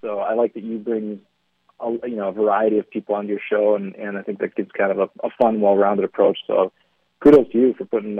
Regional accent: Bismarck, North Dakota, United States; born there; I was born in Bismarck, which is kind of right in the middle of the state.

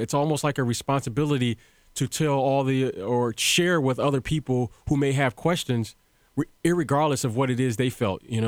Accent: Detroit, Michigan, United States; You know, growing up in Detroit, I had opportunity to watch Isaiah Thomas early.

